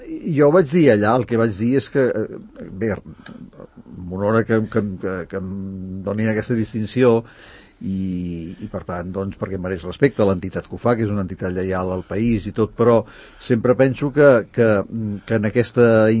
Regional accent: Barcelona, Catalonia, Spain; born there; jo tampoc he nascut a Sant Cugat, jo vaig néixer a Barcelona

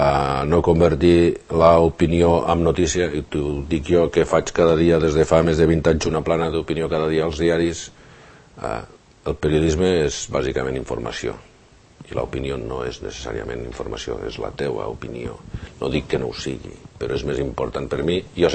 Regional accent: Lleida, Catalonia, Spain; now in Sant Cugat, Spain; Tots som de Lleida i jo vivia a Barcelona i vam decidir que que estan tan a prop, quasi millor junts

